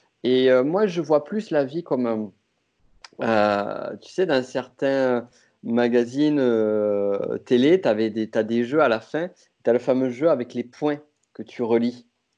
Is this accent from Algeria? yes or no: no; France; now in Chile; Là, actuellement, je suis au Chili. Et je suis français. C'est ma nationalité depuis le départ.